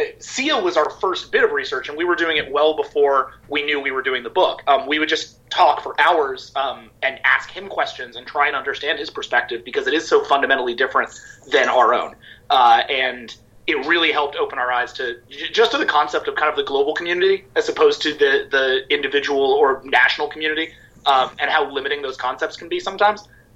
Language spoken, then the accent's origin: English; Boston, Massachusetts, United States; Yeah, I'm from Boston. We have a pretty unsubtle Tom Brady cameo.